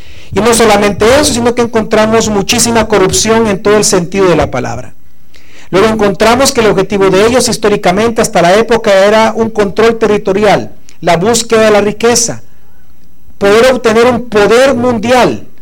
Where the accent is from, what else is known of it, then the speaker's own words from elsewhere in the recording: El Salvador; now in United States; no sé aquí en Estados Unidos, pero en mi país, en El Salvador, todavía se venden indulgencias.